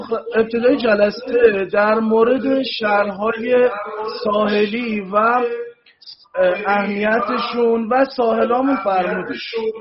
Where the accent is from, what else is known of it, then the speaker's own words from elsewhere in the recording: Tehran, Tehran Province, Iran; also born or lived in Bushehr; من از تهرانم. پدرم امیری دریایی خدمت می‌کرد. متولد بوشهر هستم.